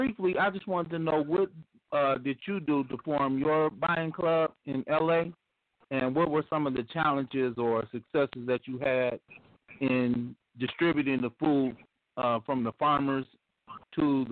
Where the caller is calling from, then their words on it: Peoria, Illinois, United States; from Peoria, Illinois.